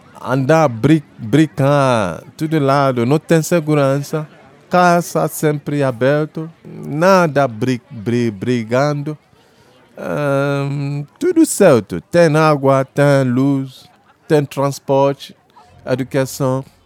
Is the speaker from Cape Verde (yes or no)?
no; Lagos, Nigeria; Portuguese is a second language; Minha idade é 43. Eu nasci no Lagos, cresci no Lagos, na Nigéria.